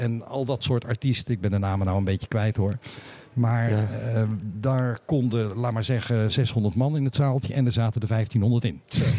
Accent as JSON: {"language": "Dutch", "town": "Rotterdam", "region": "South Holland", "country": "Netherlands", "said": "Ik kom uit Rotterdam."}